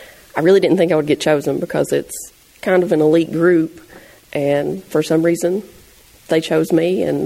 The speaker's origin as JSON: {"language": "English", "region": "Kentucky", "country": "United States", "said": "I'm from Eastern Kentucky, Johnson County"}